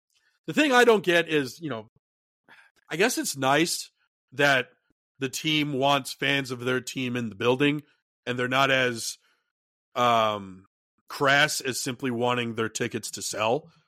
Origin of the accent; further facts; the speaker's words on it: Connecticut, United States; which means I grew up near New York City. So I was always there are two Connecticuts, tri-state area and New England. And I was firmly tri-state area.